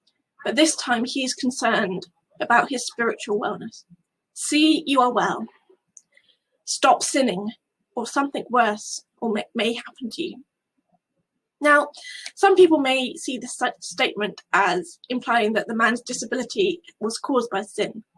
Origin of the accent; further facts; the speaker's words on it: London, United Kingdom; As a Londoner, I'm used to following the social convention that you sit in your seat, don't look at anyone else, and you keep yourself to yourself.